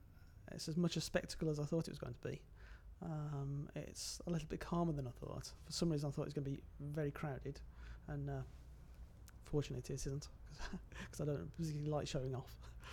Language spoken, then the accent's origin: English; Nottingham, East Midlands, United Kingdom; I'm 47 and I'm from Nottingham.